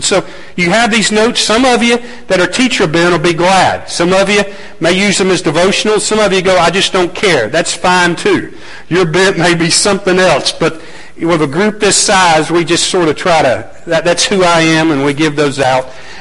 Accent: Atlanta, Georgia, United States; I moved from Atlanta, Georgia. I lived in downtown Atlanta. I lived near Piedmont Park. Grew up in a suburb. I love the city.

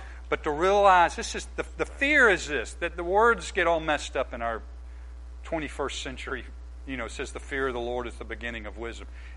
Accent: the South, United States; I grew up in the South. I was a man in the South. A white man in the South.

